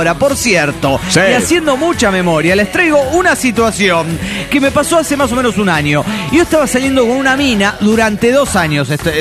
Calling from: Guadalajara, Jalisco, Mexico; Soy la nana de Guadalajara, Jalisco, México.

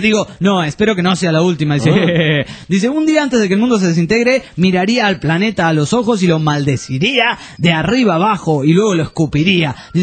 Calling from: Tapalqué, Buenos Aires Province, Argentina; les digo que el programa está requete. Bueno, les cuento que soy de Tapalqué, provincia de Buenos Aires, y los escucho a través de Cadena 103.

